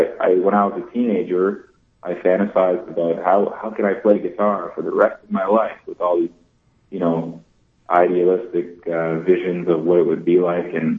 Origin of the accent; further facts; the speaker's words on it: Barrie, Ontario, Canada; I grew up in Barrie, Ontario.